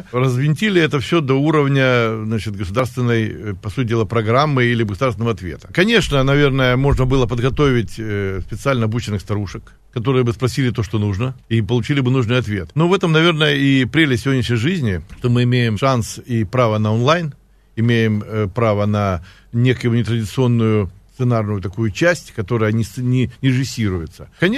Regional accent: Sevastopol, Crimea, Ukraine; Я как крымчанин, как Севастополь, всегда говорю

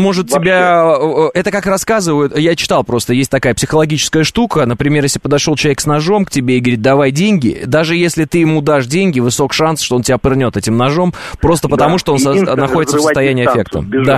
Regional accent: Kazakhstan; born there; хотя я вот родился в Казахстане, например.

